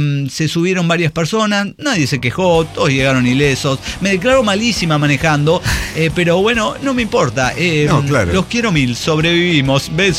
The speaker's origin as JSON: {"language": "Spanish", "town": "Mar del Plata", "region": "Buenos Aires Province", "country": "Argentina", "lives_now": "Ireland", "said": "mi estancia aquí en Irlanda. Yo soy de Argentina, de Mar del Plata."}